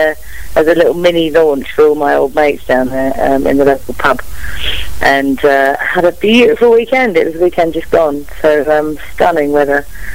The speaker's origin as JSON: {"language": "English", "region": "South East England", "country": "United Kingdom", "tie": "born or raised there", "said": "Well, I'm actually from Oxfordshire, a tiny little village where they actually filmed Chitty Bang Bang with a windmill on the top of the hill there, and that's sort of where I almost grew up. I mean, we live somewhere else, but that's where I say I'm from"}